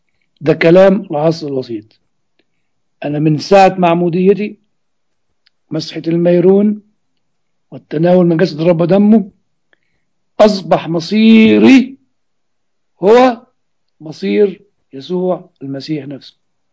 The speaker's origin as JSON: {"language": "Arabic", "region": "Upper Egypt", "country": "Egypt", "said": "عندنا في الصعيد يقول لك ايه، ساعة قطع الجريد يفعل الله ما يريد."}